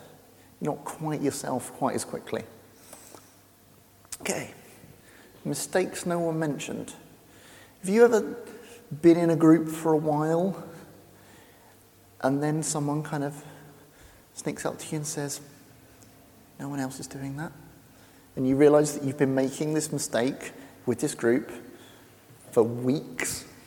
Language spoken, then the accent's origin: English; England, United Kingdom; Yeah, I know I'm the English guy.